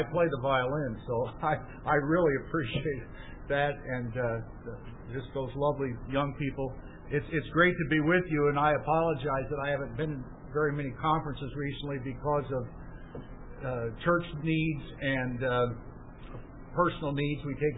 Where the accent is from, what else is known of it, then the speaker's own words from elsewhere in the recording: Northampton, Massachusetts, United States; from Northampton, and I'm sorry I haven't been with you all week. Just came down from Massachusetts to Berwick